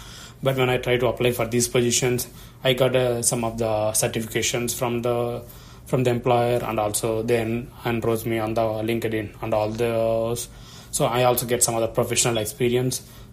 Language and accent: English; India; English is a second language; now in United States; I'm an international student. I am from India.